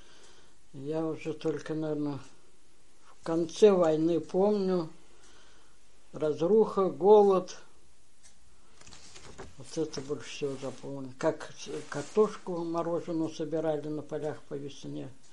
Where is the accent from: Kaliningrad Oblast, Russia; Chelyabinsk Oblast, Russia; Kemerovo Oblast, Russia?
Kemerovo Oblast, Russia; Yelovka; Так, село Еловка Ижморского района Кемеровской области.